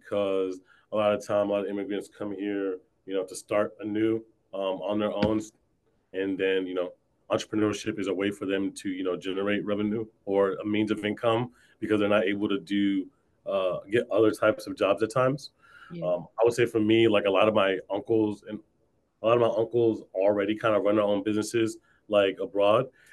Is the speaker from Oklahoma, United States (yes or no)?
no; Virginia, United States; also born or lived in Atlanta, Georgia; I mean, I grew up in Atlanta. Well, let me not say that. I was born in Atlanta. I moved up to like the DMV area when I was in like middle school. And so I've been here for like 20 years now. So like Georgia made, Virginia refined.